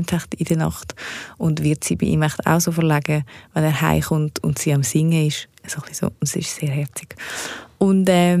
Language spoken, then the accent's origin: German; Switzerland; first language Swiss German; meine Muttersprache ist eben schon nicht Hochdeutsch, sondern sie ist eben Schweizerdeutsch.